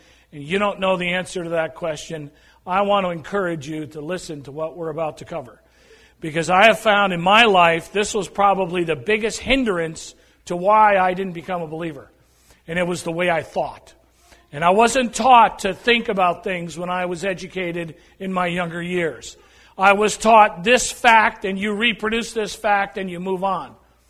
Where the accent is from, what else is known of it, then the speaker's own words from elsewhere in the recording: New England, United States; Very simply, I grew up in New England. I didn't know the Lord. My family wasn't Christian.